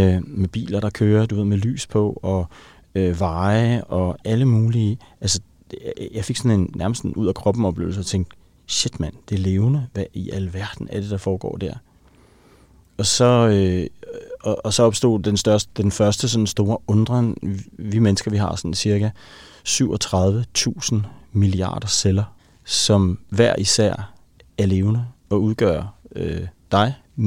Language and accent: Danish; Helsingør, Capital Region of Denmark, Denmark; Problemet var så, at jeg voksede op i Helsingør, hvor der nærmest ikke kunne opdrives hverken et får eller en ko eller en landbrugsmark.